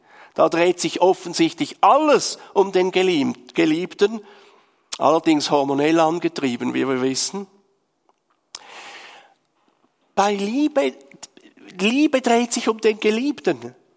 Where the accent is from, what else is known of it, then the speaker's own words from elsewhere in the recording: Switzerland; now in Austria; gab und wo das Telefonieren von Österreich in die Schweiz unendlich teuer war.